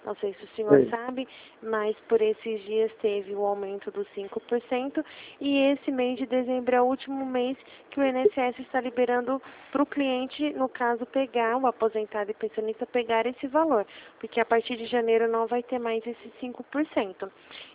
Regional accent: Ribeirão Preto, São Paulo, Brazil; Eu sou da cidade de Ribeirão Preto.

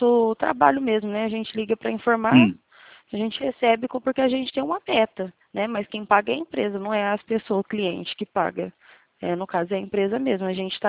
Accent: Ribeirão Preto, São Paulo, Brazil; Não, eu sou daqui de Ribeirão Preto

